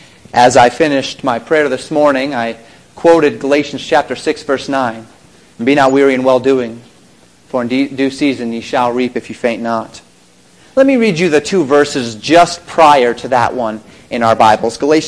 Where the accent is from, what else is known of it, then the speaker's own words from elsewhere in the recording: Colorado, United States; She grew up in Atlanta. I grew up in Colorado.